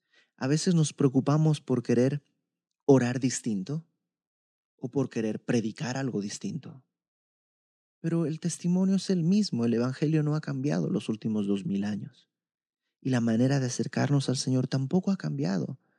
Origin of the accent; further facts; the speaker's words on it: Bolivia; now in Mexico; Yo no soy mexicano, yo soy de Bolivia, pero fue aquí en México